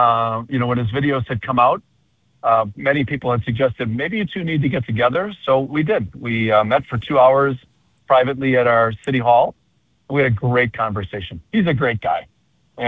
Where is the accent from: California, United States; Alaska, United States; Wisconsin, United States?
Wisconsin, United States; Port Washington; You know, I was raised in Port Washington. I've lived there my whole life.